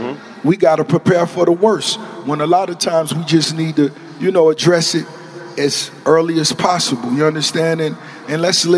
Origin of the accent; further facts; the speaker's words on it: Miami, Florida, United States; But as far as the flavor and the style, growing up in Miami, it's always been universal.